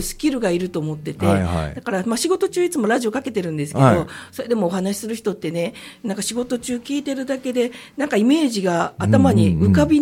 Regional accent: Osaka, Japan; also born or lived in Tokyo; 出身は、大阪と言ってるんですけれども、はいはい、生まれはね、東京だったんですけど、うんうん、4歳ぐらいの時に、うんうん、両親の仕事の都合で大阪に、はい、転勤してきて、で、はいね、はい、そこから、うん、専門学校を卒業するまでは大阪で過ごしました。

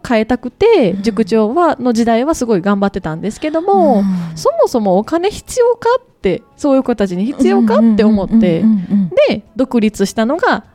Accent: Osaka, Japan; 私あの地元がね、大阪の京橋のエリアなんですね大きく言うと宮古島エリアというところで生まれ育ちました

